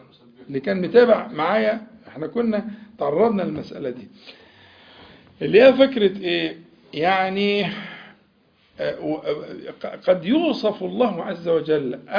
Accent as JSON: {"language": "Arabic", "country": "Egypt", "said": "يعني انت مثلا عندك ايه من احنا كمصريين يعني عندنا عبد المنعم ده اسم مشهور جدا"}